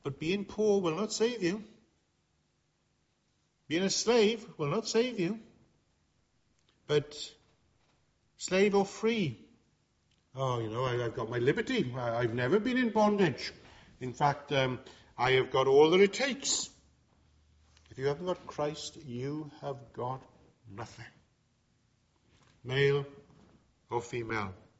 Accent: Wales, United Kingdom; God may have blessed us as a nation in Wales, but look at us today. Wealth being Welsh means nothing.

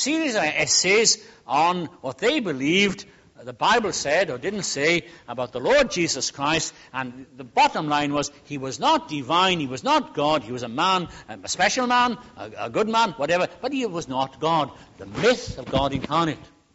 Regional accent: Wales, United Kingdom; now in London, United Kingdom; When I was growing up in Wales back in the 70s

